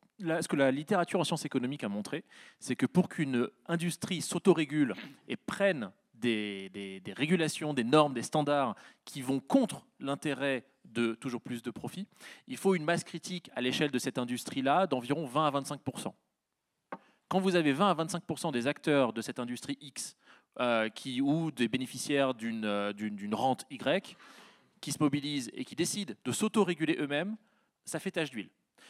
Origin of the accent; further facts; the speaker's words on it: France; En tant que Français, on peut s'enorgueillir, industriellement parlant